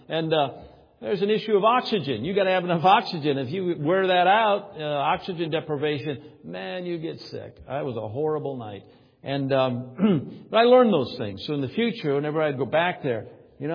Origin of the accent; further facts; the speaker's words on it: Moline, Illinois, United States; I grew up in Moline, Illinois. Well, west of the Mississippi River was, well, there was Iowa over there.